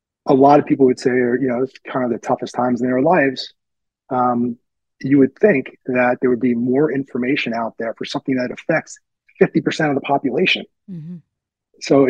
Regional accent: New York, United States; I was from New York, she was from Atlanta.

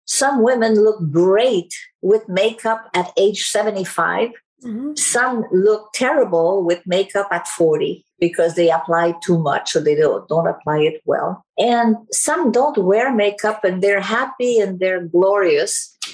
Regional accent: Montreal, Quebec, Canada; I'm from Montreal, and I received this letter from Toronto.

